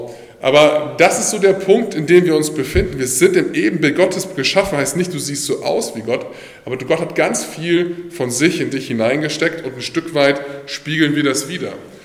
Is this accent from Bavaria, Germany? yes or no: yes; Bavaria, Germany; so 50 Kilometer von dem Heimatdorf in Bayern, wo ich aufgewachsen bin und der auch nach NRW sich verschlagen hatte.